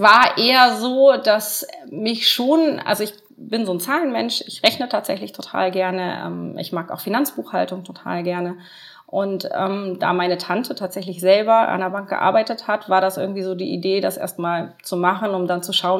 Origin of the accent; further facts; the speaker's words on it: Sickte-Dahlum, Lower Saxony, Germany; now in Holtensen, Germany; Bin mittlerweile seit 16 Jahren in Holtensen tatsächlich. Komme gebürtig aus der Ecke zwischen Braunschweig und Wolfenbüttel.